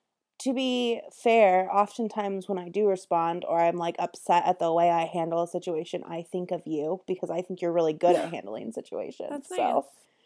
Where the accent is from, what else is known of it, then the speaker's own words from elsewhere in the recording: California, United States; I'm from Southern California, but I don't have to justify anything.